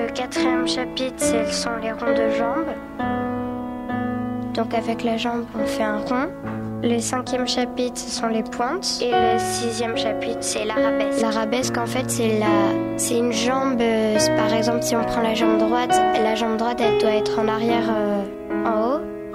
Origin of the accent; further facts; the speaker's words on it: Brittany, France; je suis bretonne anglaise.